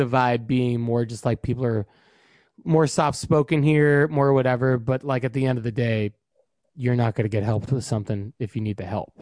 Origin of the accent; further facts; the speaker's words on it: New York, United States; now in California, United States; I can't say anything. I'm from New York. I don't get to be cold out here.